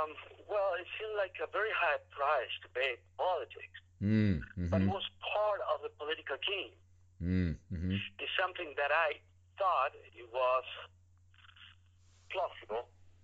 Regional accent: Argentina; English is a second language; also born or lived in Europe; when I was growing up in Argentina or in Europe, gun ownership was out of the question.

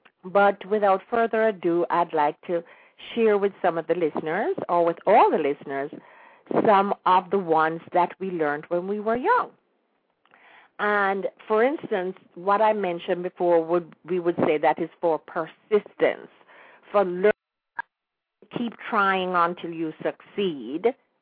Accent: Jamaica; now in United States; when we were in school, you know, we started sort of young in Jamaica with really some serious passages and information, unlike here in the United States

